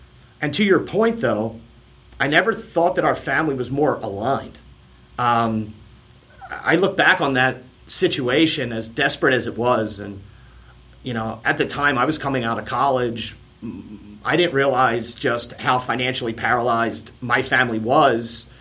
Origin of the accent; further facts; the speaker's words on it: Charlottesville, Virginia, United States; we're from Charlottesville, Virginia, and that's where the NCAA championships is going on this year, right?